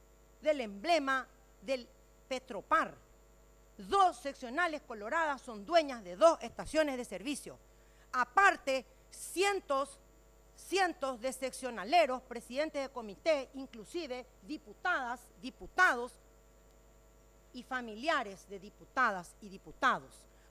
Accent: Paraguay; Yo soy paraguaya a mucha honra. Yo defiendo la soberanía del Paraguay y no me arrodillo a ningún embajador.

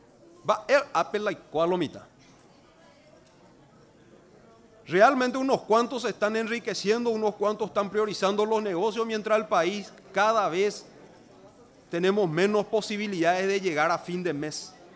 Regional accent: Paraguay; vamos a salir de la pobreza como ciudadanos paraguayos

